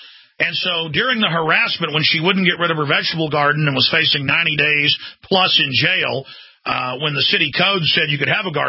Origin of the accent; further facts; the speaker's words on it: Dallas, Texas, United States; also born or lived in Rockwall; I know growing up in Dallas before we moved out to Rockwall, my parents had some vegetable boxes.